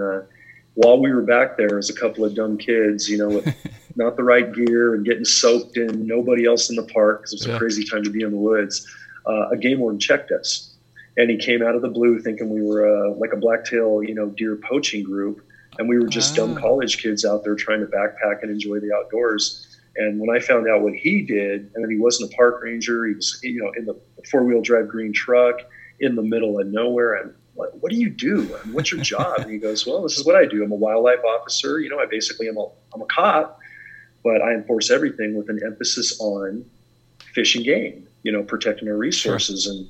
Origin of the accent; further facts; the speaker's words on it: California, United States; basically, I grew up in the Silicon Valley of California in those foothills just as a diehard outdoorsman.